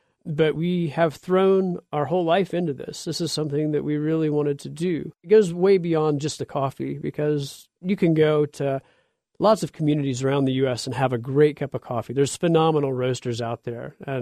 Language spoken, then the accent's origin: English; Midwest, United States; I grew up in the Midwest, and I compare it to some of the grain smell.